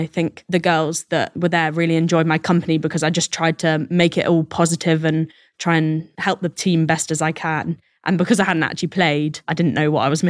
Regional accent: Oxford, South East England, United Kingdom; I grew up in Oxford. Oxford's a lovely place.

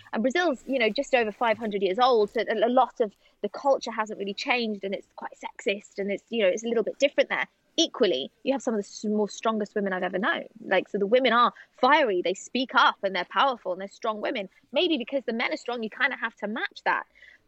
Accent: England, United Kingdom; I was brought up in England. I was born here. My father's Irish, Scottish, but my mum is Brazilian. and she's very Brazilian. And most of my family are all in Brazil, and I kind of identify more with my Brazilian family than I do England.

